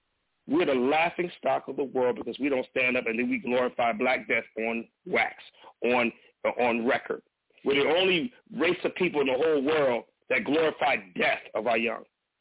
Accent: California, United States; My man, look, I'm from California, man. You know, we from a different club.

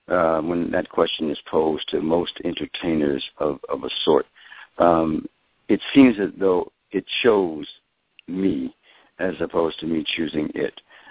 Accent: New York, United States; I'm originally from New York, and I played in a band.

